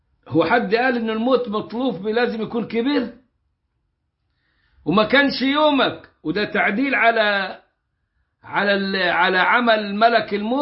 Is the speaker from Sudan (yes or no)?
no; Upper Egypt, Egypt